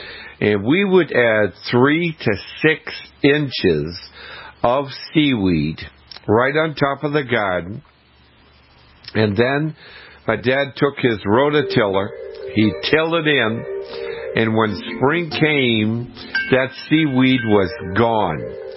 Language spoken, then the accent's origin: English; Massachusetts, United States; When I was growing up on the South Shore of Boston, we used to go down to the beach after we had a storm.